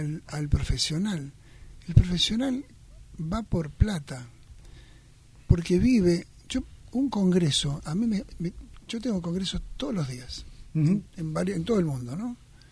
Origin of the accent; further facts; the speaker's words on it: Argentina; yo no me fui del país porque Argentina me gustaba más para estudiar mi especialidad que otros países.